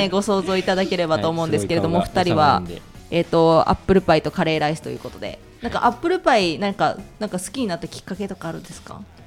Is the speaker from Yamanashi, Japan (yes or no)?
yes; Tsuru, Yamanashi, Japan; 私の地元である都留市から